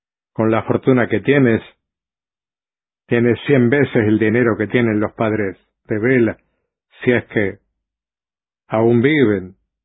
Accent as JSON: {"language": "Spanish", "town": "Málaga", "region": "Andalusia", "country": "Spain", "tie": "born or raised there", "said": "Yo prácticamente viví toda mi niñez en Caposta, la capital de Málaga. Papá era sastre, mamá costurera, tenían un pequeño negocio"}